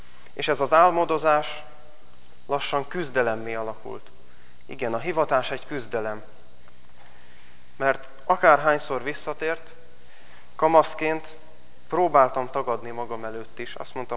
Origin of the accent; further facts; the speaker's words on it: Mátranovák, Nógrád, Hungary; egy nagyon aranyos bácsi volt a plébános otthon Mátranovákon